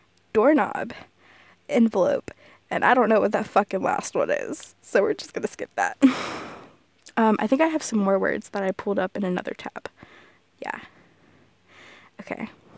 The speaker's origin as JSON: {"language": "English", "region": "the South", "country": "United States", "accent": "southern", "said": "my southern accent is probably going to kick in full force if something comes up that makes my southern accent come out."}